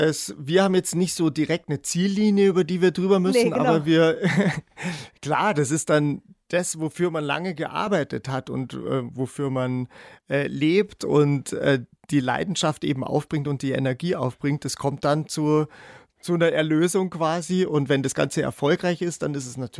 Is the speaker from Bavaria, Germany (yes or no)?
yes; Munich, Bavaria, Germany; wir als Münchner sind ja so geprägt, dass man schon als kleines Kind einmal anfängt, über den Brenner nach Italien zu fahren.